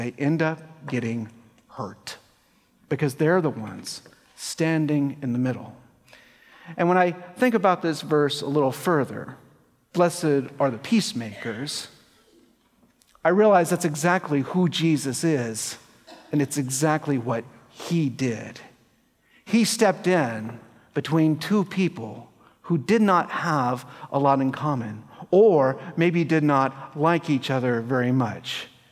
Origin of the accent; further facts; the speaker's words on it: the South, United States; As a Southerner, in fact, there are three words.